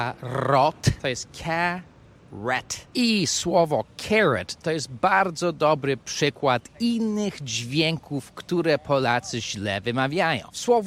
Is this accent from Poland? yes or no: no; United States; Polish is a second language; bo jestem Amerykaninem.